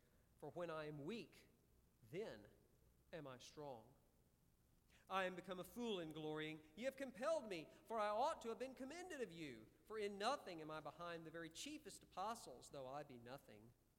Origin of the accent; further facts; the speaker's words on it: Valdosta, Georgia, United States; Doc Holliday's from my hometown of Valdosta, Georgia.